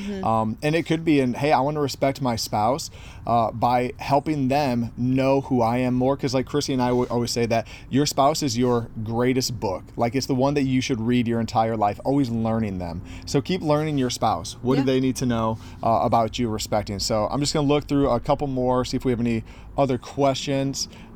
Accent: Indiana, United States; Again, we are from we're from Indiana. We just moved to Southern California.

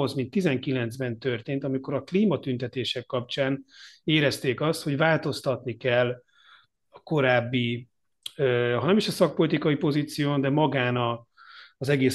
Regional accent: Budapest, Hungary; hiszen óbudai vagyok

